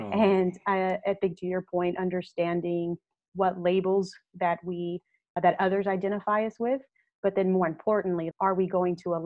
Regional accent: Victoria, Texas, United States; Yeah, I'm originally from a crossroads named Victoria, Texas. It's in between Corpus, Houston, and San Antonio.

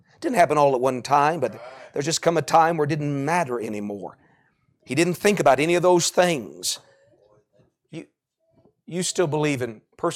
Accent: Gulf Coast, United States; Now, I grew up on the Gulf Coast, and we weren't too far from a beach.

